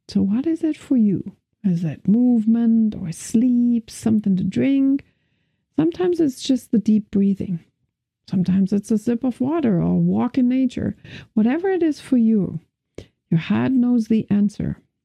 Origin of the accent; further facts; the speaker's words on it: Germany; first language German; English is a second language; I'm from Germany, he's from Canada. My English is okay, but he doesn't speak any German.